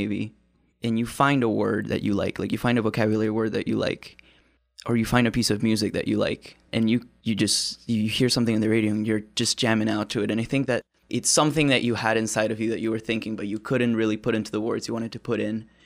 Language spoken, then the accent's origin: English; Argentina; English is a second language; So I come from Argentina. I wasn't born originally here, and I had to take an English class, actually. This is my second language.